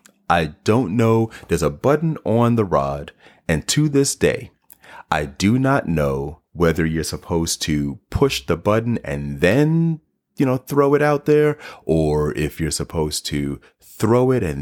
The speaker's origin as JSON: {"language": "English", "town": "Harlem", "region": "New York", "country": "United States", "tie": "born or raised there", "said": "I grew up in Harlem, New York, and have never gone fishing in my life."}